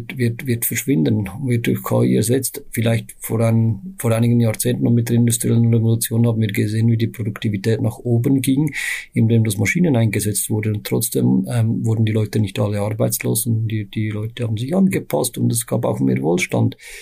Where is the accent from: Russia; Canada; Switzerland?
Switzerland; als Schweizer